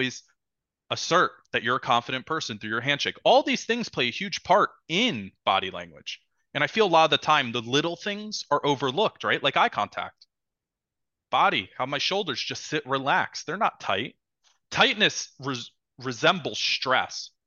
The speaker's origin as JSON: {"language": "English", "region": "New Jersey", "country": "United States", "said": "And that's why I'm an Italian from New Jersey. So respect is huge for me, right? Anyone who's from New Jersey knows that."}